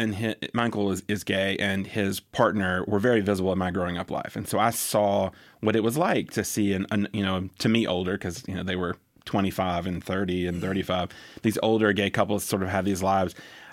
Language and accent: English; Anniston, Alabama, United States; Well, I grew up in Anniston, Alabama, which is for the most part, it was a military town, and we had a pretty large military base there, Fort McClellan.